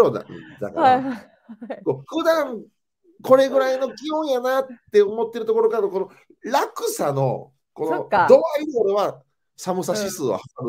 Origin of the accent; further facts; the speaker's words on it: Nara, Japan; now in Okinawa, Japan; 僕奈良出身なんで